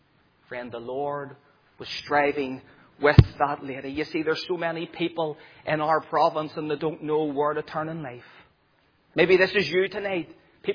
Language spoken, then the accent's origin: English; Northern Ireland, United Kingdom; I remember as a young lad, growing up in the Donegal Road, come 6 o'clock, all the mothers were out at the door shouting for their children to come in to get their dinner.